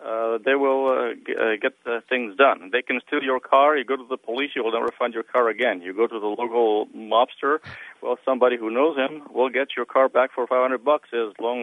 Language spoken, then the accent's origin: English; Italy; English is a second language; now in Orlando, United States; Yes, I'm from Italy originally